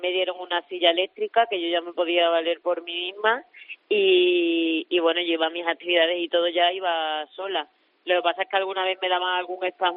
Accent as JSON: {"language": "Spanish", "region": "Extremadura", "country": "Spain", "said": "No, yo soy extremeña pura y dura."}